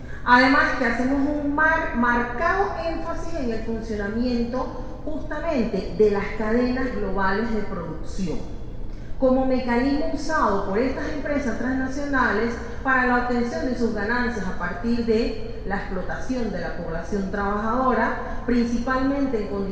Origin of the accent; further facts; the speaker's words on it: Panama; por lo menos yo soy de Panamá y no es algo que pasa